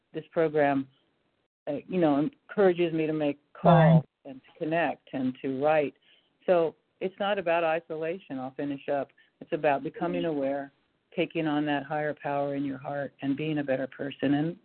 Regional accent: Washington, United States; Anyway, I'm from Washington

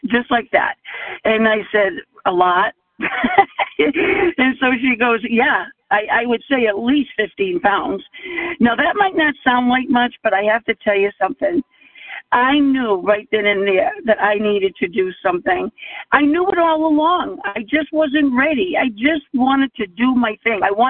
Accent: Rhode Island, United States; I am from Rhode Island

